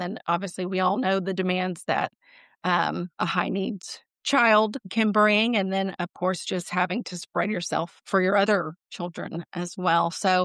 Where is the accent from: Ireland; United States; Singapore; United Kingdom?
United States; Texas; Born and raised in Texas. So, yeah. I have to throw that in there.